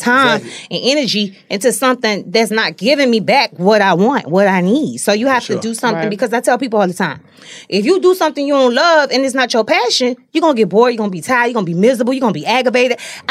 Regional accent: Cape Coast, Central Region, Ghana; Yeah, we're off of Accra. I'm a Fonte. My tribe is Fonte. I'm Cape Coast.

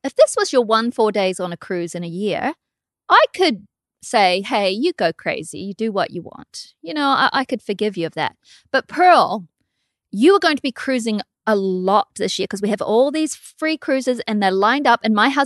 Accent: Australia; Growing up in Australia.

